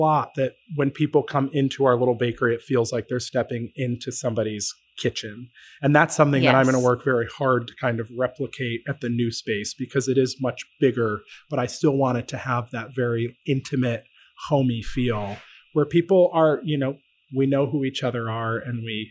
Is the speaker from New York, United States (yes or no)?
yes; Syracuse, New York, United States; So I grew up in central New York. I grew up in Syracuse